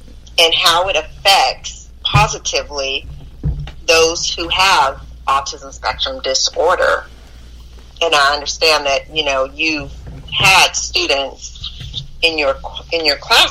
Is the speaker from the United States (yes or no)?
yes; California, United States; So originally I'm from California.